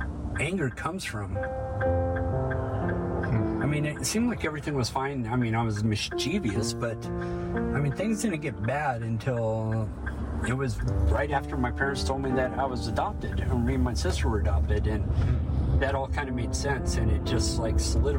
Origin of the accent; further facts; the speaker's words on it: Bremerton, Washington, United States; Bremerton was a, you know, kind of low-budget town, I would say. You know, a lot of hard-working folks. Nobody had a lot of money. Kind of a tough town.